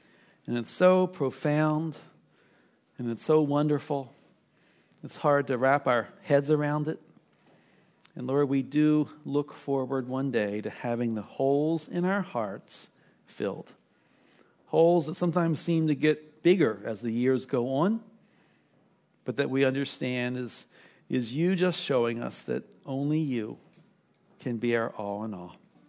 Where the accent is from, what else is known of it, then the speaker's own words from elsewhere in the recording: Columbia, Maryland, United States; When I was growing up in Maryland, it's still there, but it was a brand new city called Columbia, Maryland, which was special because it was a planned city.